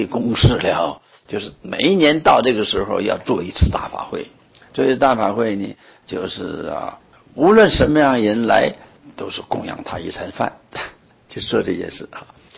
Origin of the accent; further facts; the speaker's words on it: Northeast China, China; 我是东北人呢